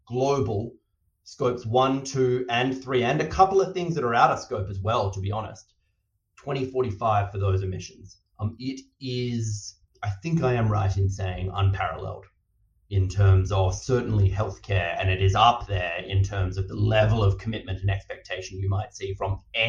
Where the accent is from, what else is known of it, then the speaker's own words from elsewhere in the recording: Australia; yes, I am very Australian.